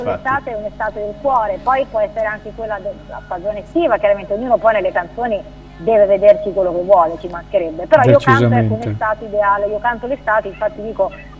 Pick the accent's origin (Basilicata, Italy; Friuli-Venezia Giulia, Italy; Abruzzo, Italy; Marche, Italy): Marche, Italy; now in Bologna, Italy; Io sono, ormai vivo a Bologna da tempo, però sono marchigiana